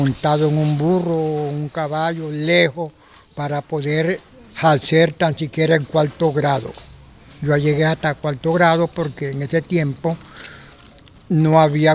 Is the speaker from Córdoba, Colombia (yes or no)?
yes; Montería, Córdoba, Colombia; also born or lived in Lorica; porque soy cordobés, soy monteriano de Córdoba.